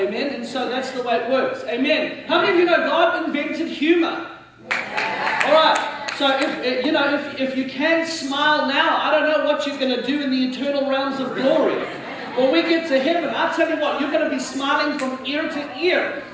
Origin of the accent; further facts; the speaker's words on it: South Africa; also born or lived in Mauritius; now in Florida, United States; By the way, I grew up in South Africa, of course, as you heard. And also, I grew up on a little island off in the Indian Ocean called Mauritius.